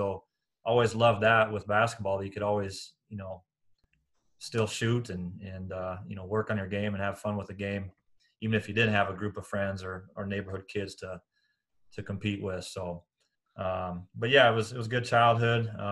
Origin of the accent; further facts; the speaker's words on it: Des Moines, Iowa, United States; So I grew up in Des Moines, born and raised there.